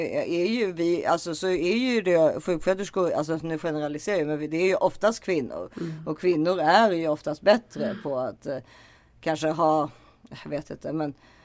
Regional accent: Sweden; fast man är ju svensk, eller jag är svensk där, och det vet jag att du är också.

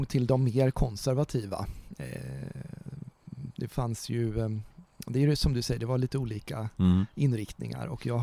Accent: Ödeshög, Östergötland, Sweden; also born or lived in Stockholm / Motala; now in Norrköping, Sweden; Jag är uppvuxen i Ödeshög, har gått på gymnasiet i Mjölby, bott många år i Motala, jobbat och pluggat i Linköping, och nu bor jag då i Norrköping. Så jag har försökt täcka in länet lite från väster mot öster.

